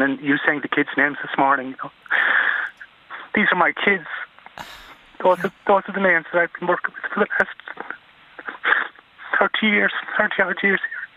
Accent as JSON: {"language": "English", "town": "Dunmore", "region": "Connacht", "country": "Ireland", "moved": "as an adult", "lives_now": "San Antonio, United States", "said": "I'm from Damore County, Galway. I worked in Tuam for 6 years in the presentation as a high school music teacher. Then I moved over to San Antonio in 1987"}